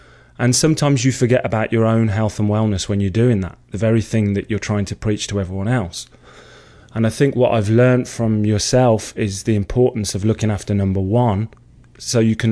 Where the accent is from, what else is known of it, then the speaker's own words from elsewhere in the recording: Solihull, West Midlands, United Kingdom; Okay, I'm from a town called Solihull in the West Midlands in England.